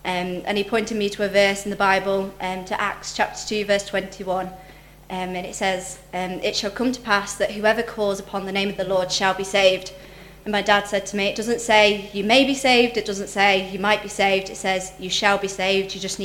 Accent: Coventry, West Midlands, United Kingdom; born there; I was born in Coventry to Christian parents who raised me.

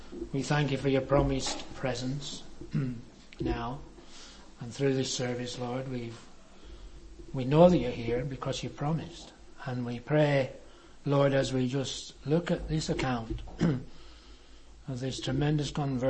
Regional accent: Chipping, North West England, United Kingdom; And you know, I was brought up in the Sunday school at Chipping.

